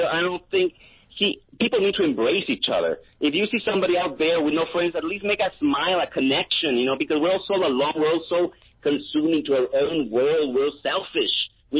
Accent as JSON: {"language": "English", "region": "Mexico City", "country": "Mexico", "tie": "born or raised there", "said": "I mean, I was born in Mexico City. I was born and raised"}